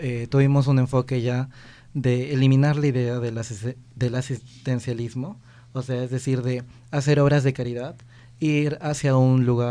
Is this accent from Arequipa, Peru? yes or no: yes; Arequipa, Peru; porque yo crecí en Arequipa